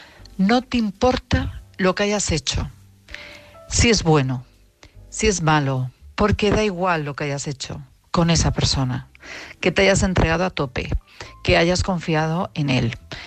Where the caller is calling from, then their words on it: Madrid, Community of Madrid, Spain; de Madrid, esta vez no se me olvida.